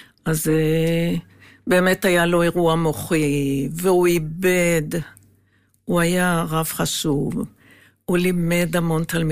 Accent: Jerusalem, Jerusalem District, Israel; כשהייתי ילדה, וגרנו... בשכונת קטמון, הייתנו פליטי העיר העתיקה ממלחמת העצמאות.

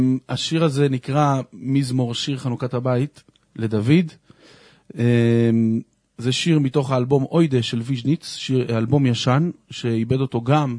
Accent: Haifa, Haifa District, Israel; אנחנו הרי גדלנו בחיפה, והיינו הולכים, כשהיינו ילדים, לראות את ההדלקה

